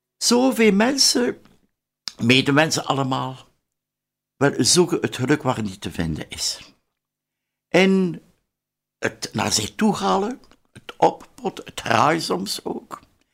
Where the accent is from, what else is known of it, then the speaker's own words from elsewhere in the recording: Bruges, West Flanders, Belgium; born there; ja, moet. Geboren in Brugge in het jaar 1932. Ja, een talrijk gezin, 11 kinderen. De vijfde.